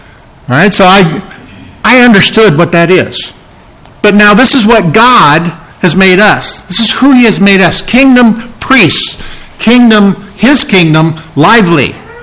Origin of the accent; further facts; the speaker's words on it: Burlington, Iowa, United States; Now, I grew up on the Mississippi. I grew up in Burlington, the Mississippi River, and I love that song.